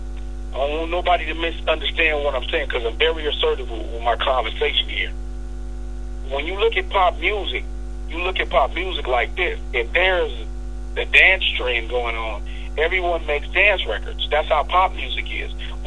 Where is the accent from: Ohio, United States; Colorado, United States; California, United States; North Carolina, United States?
California, United States; Pomona; if I start rapping like I'm from Baton Rouge, but I'm from Pomona, how special is it anymore?